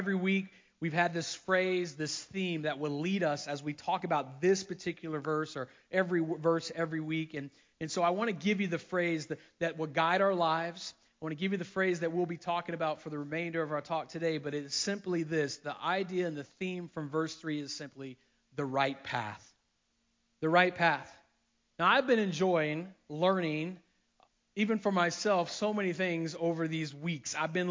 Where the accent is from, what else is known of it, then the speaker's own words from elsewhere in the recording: Florida, United States; there was a short time in my high school career growing up in Florida